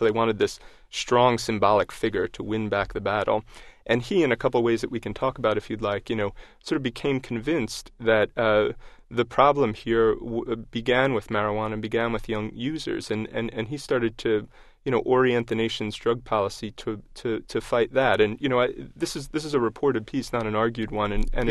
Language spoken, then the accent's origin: English; New York, United States; I remember growing up in New York in the late 1980s and stepping on crack vials in the schoolyard